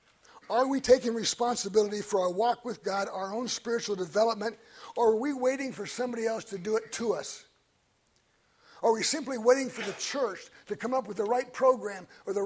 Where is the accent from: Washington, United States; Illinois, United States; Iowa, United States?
Iowa, United States; Des Moines; When I was growing up in Des Moines, my dad was a tool and die maker. We didn't have a lot of money.